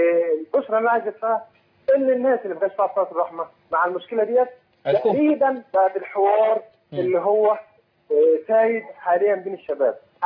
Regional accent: Egypt; now in Saudi Arabia; انا مقيم في السعوديه، انا مصري مقيم في السعوديه بقالي اكثر من 10 سنوات

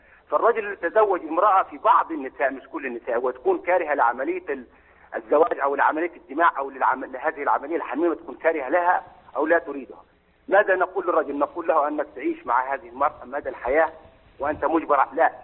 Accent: Upper Egypt, Egypt; now in Saudi Arabia; انا صعيدي مصري موجود هنا في المملكه في السعوديه

